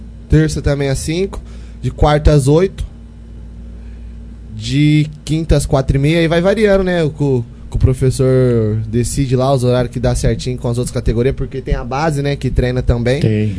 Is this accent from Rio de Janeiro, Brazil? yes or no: no; Guariba, São Paulo, Brazil; Eu sou de Guariba, aqui pertinho.